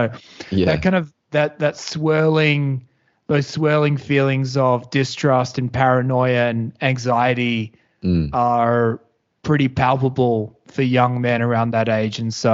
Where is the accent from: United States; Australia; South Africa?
Australia; Joondalup, Western Australia; I grew up in the Joondalup area, and then me and a couple buddies, we were the first of our friendship group to move out.